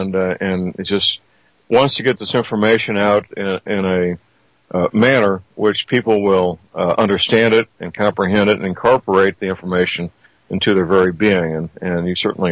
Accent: St. Louis, Missouri, United States; born or raised there

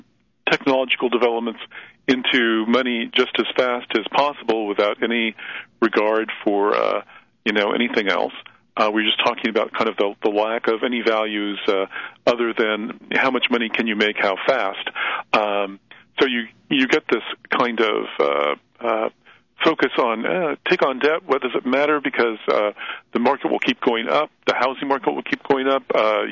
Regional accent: Iowa, United States; now in San Francisco, United States; I live in San Francisco. I come from Iowa, so a very different place, right? I grew up in rural Iowa.

